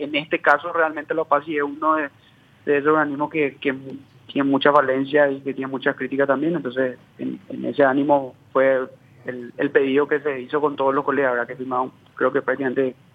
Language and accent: Spanish; Paraguay; Creo que merecemos saber todos los ciudadanos y hablo como paraguayo